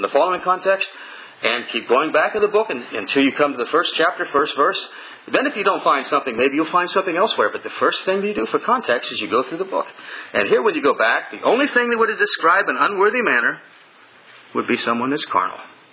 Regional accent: East, United States; When I grew up in the East, boy, it seemed like every other Christian I met, they were running around under a cloud of guilt

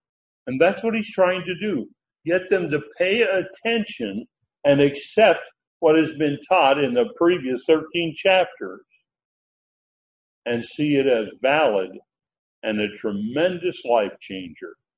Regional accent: Washington, United States; because we were raised in Eastern Washington. I went to high school, graduated from high school in Eastern Washington.

